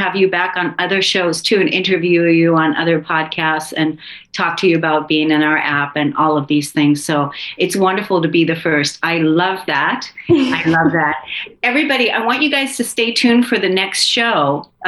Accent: Germany; first language German; English is a second language; a German native. And I did exactly what it is that you're talking about. I tried very hard to lose my accent, and I did.

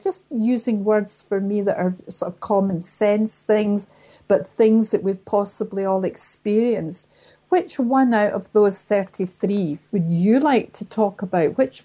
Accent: Glasgow, Scotland, United Kingdom; I'm a Glaswegian living in Scotland, I'm really down to earth.

